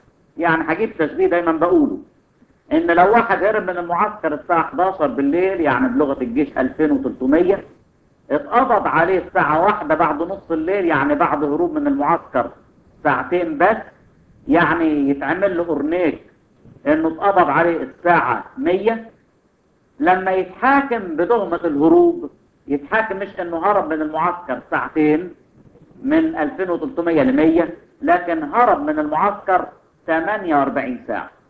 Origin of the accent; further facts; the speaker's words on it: Egypt; مفهومنا احنا كمصريين يبقى طلعهم في اليوم الرابع